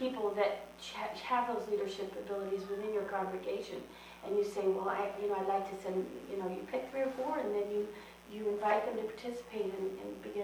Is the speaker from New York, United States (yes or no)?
yes; New York, United States; But I'm from New York, so the opportunities on the East Coast are a lot